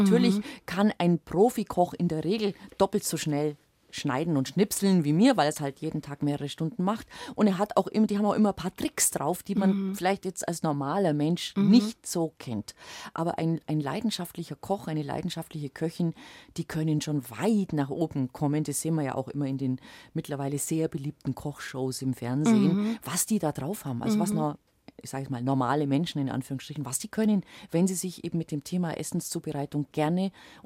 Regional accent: Bavaria, Germany; Also bei uns im Allgäu war ja das Häberne Mus.

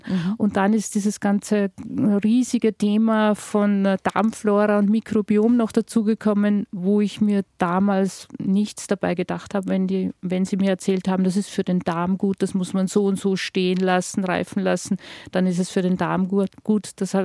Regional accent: Unken, Salzburg, Austria; Genau, in meiner Heimatgemeinde in Unken, das ist direkt an der bayerischen Grenze.

